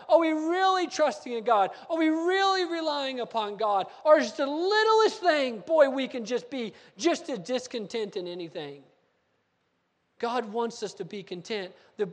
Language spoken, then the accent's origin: English; West Palm Beach, Florida, United States; also born or lived in Gallup, New Mexico; When I was born in Gallup, New Mexico, and then not long after that, my parents went back to West Palm Beach, Florida, because everybody got sick in New Mexico.